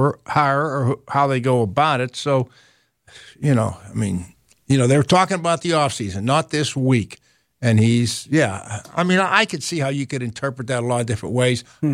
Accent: Baldwin, Pennsylvania, United States; I'm trying to be the ambassador to my hometown, Baldwin, PA, or something.

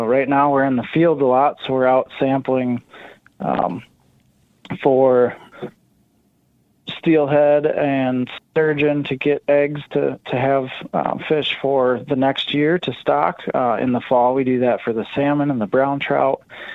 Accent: West Bend, Wisconsin, United States; I grew up in West Bend fishing the Milwaukee River, mostly for smallmouth bass. And then we had a family place up north in northern Wisconsin.

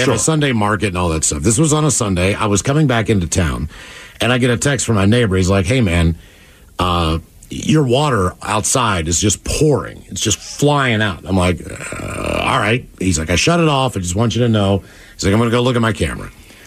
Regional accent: West Virginia, United States; I'm from West Virginia, where the faucet is outside for the hose.

